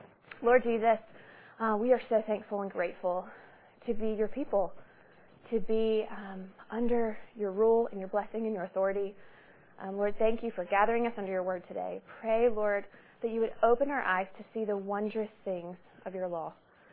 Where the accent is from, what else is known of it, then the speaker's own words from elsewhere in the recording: Birmingham, Alabama, United States; also born or lived in Florida; I grew up here in Birmingham. Spent a little stint in Florida, our family did, and we moved back